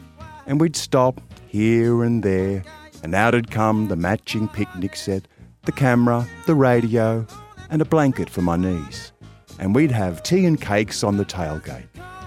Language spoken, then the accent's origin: English; Albury, New South Wales, Australia; I'm from Albury on the Murray.